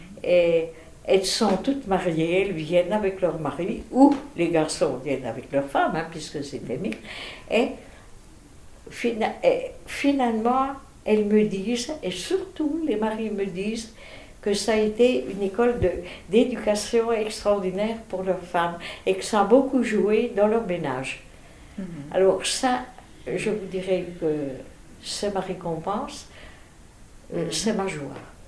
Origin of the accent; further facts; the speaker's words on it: Belfort, Bourgogne-Franche-Comté, France; Mon père était lyonnais. Mmh. Ma mère était de Belfort. Je suis née à Belfort.